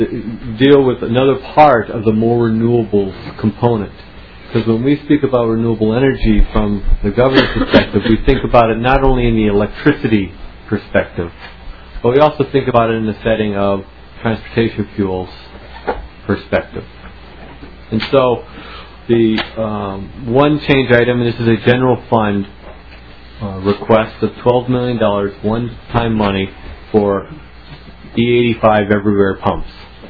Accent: St. Paul, Minnesota, United States; There aren't many, for example, in my hometown of St. Paul.

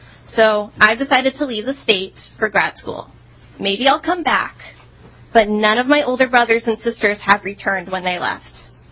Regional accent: Brainerd, Minnesota, United States; now in Saint Paul, United States; I live in St. Paul now, but I'm from the Brainerd Lakes area.

